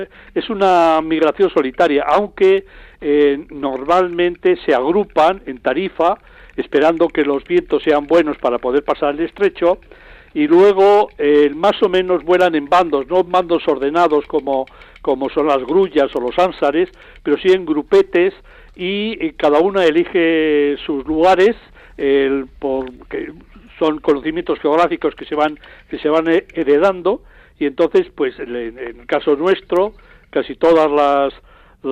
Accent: Vitoria, Basque Country, Spain; Yo recuerdo de chaval, en Vitoria, en todas las iglesias había cigüeñas

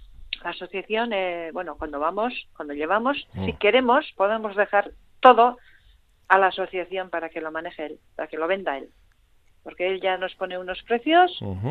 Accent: Hernani, Basque Country, Spain; now in Irura, Spain; yo desde pequeñita he sido de caserío y yo soy nacida de Hernani

